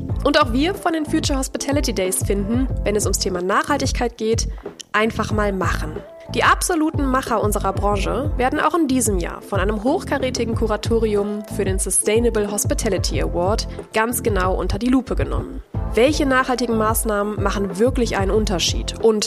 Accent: Düsseldorf, North Rhine-Westphalia, Germany; born there; du sprichst hier mit einem absoluten Großstadtkind. Ich bin in NRW geboren, in Düsseldorf, und seitdem habe ich eigentlich immer nur in großen Städten gewohnt.

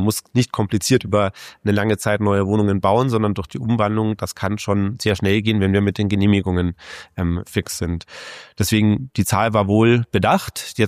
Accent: Munich, Bavaria, Germany; Ich bin Münchner, gehe schon immer, denn immer jetzt nicht, natürlich erst seitdem ich 16 bin, gerne auf die Wiesen

